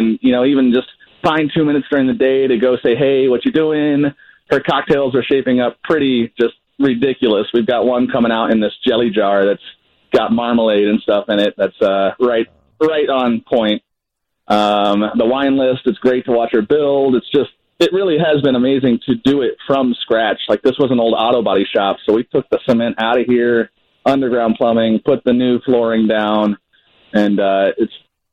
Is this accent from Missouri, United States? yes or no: yes; Missouri, United States; I'm from Central Missouri, hence the name of the restaurant, and we have just tons of references to that type of Midwestern culture